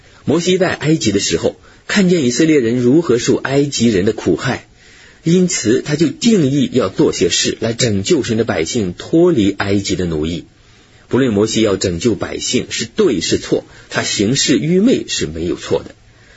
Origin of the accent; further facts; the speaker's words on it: northern China, China; born there; 我生在中国北方，冬天天气很严寒，许多年前我们的房间以煤炭取暖。